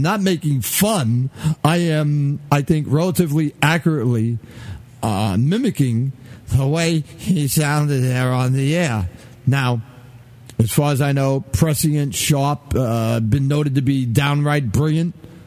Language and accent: English; New York, United States; accent: New York; those aspects of my speech that make it obvious that I am a New Yorker, that doesn't mind sounding like a New Yorker.